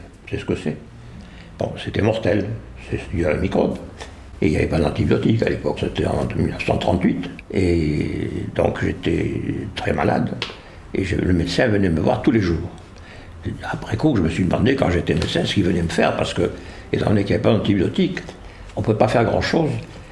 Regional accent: Tlemcen, Tlemcen Province, Algeria; also born or lived in Algiers / Montpellier; J'ai 98 ans. Je suis né en Algérie, j'ai fait une partie de mes études primaires et secondaires en Algérie, une ville qui s'appelle Tlemcen.

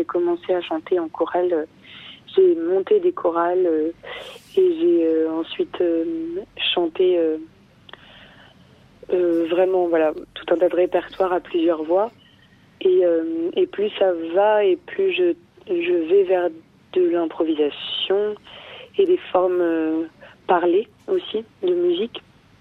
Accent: Nouvelle-Aquitaine, France; moi je viens plutôt du Poitou-Charentes et de ces paysages-là plus simples, là à l'ouest, sans vraiment d'océan, sans vraiment de montagne ni de rhizome.

